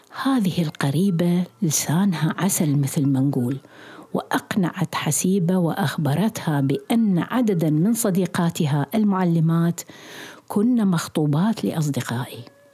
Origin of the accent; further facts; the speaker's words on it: Suq ash-Shuyukh, Dhi Qar, Iraq; born there; موقع عملي الأول صار في مسقط رأسي سوق الشيوخ، ودرست فيها 4 أشهر.